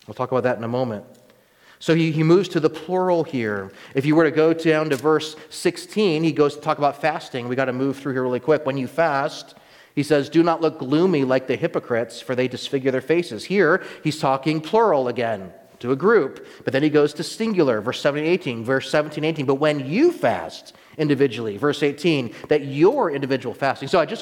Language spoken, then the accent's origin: English; Georgia, United States; now in Pennsylvania, United States; Now, I grew up in Georgia for 8 years, and I like to say that's kind of, but I've lived in Pennsylvania longer now than Georgia, which is incredible for me as a military brat traveling all the time.